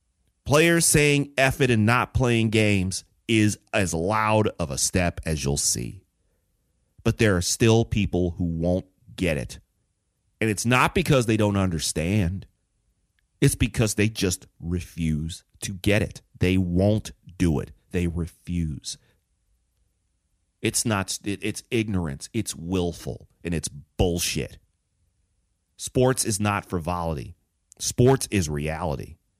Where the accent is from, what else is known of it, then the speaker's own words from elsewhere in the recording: Detroit, Michigan, United States; I grew up in Detroit.